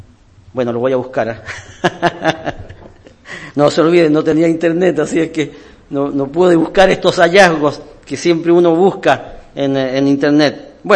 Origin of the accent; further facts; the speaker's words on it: Coyhaique, Aysén, Chile; also born or lived in Osorno; Yo nací en Osorno, pero después mis padres viajaron a Coyhaique por trabajo. Y viajábamos de Coyhaique a Osorno todos los años